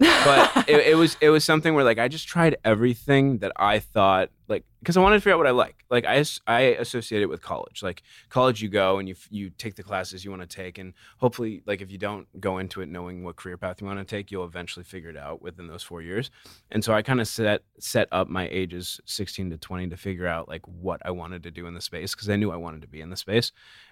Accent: Carlsbad, California, United States; I'm from Carlsbad, which is like in San Diego.

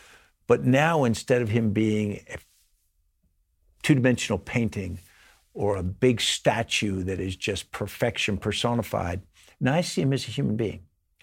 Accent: Virginia, United States; I grew up near Washington or near Robert E. Lee's boyhood home. I live about 70 feet from it now. I went to Washington Lee High School.

